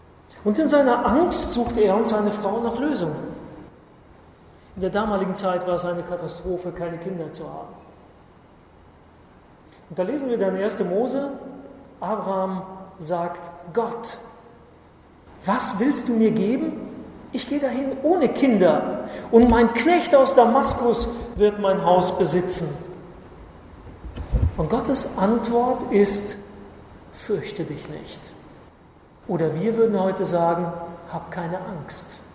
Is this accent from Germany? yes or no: yes; Rhineland, Germany; Bei uns im Rheinland kennt man das irgendwie nicht.